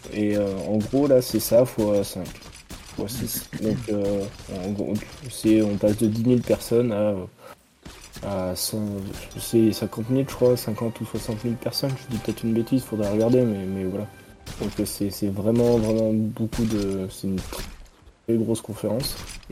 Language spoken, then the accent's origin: French; Toulouse, Occitanie, France; je suis toulousain.